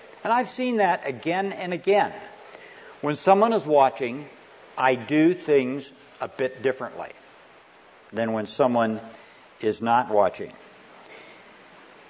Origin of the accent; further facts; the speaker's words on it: Spokane, Washington, United States; also born or lived in Iowa; We moved from Iowa to a large city of Spokane, Washington, so I had almost 500 people in my high school graduating class, and that's a little different than having this little town situation.